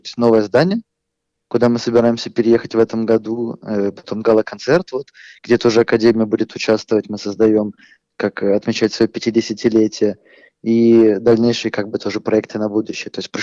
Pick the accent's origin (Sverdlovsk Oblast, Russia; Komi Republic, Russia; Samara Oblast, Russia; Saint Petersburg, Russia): Saint Petersburg, Russia; born there; я родился в Ленинграде, теперь в Санкт-Петербурге